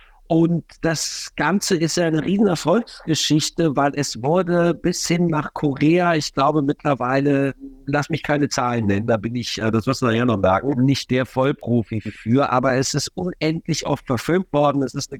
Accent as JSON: {"language": "German", "town": "Düsseldorf", "region": "North Rhine-Westphalia", "country": "Germany", "said": "bin selber Düsseldorfer"}